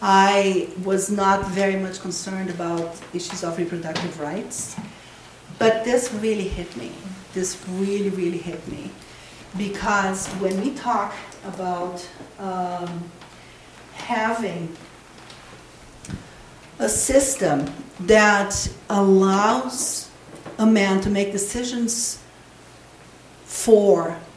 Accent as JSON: {"language": "English", "country": "Brazil", "said": "We come from Brazil"}